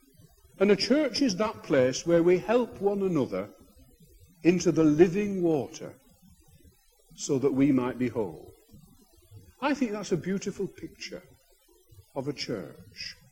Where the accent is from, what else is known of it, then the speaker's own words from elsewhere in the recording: North West England, United Kingdom; I was brought up in Lancashire, in a little place called the Rossendale Valley.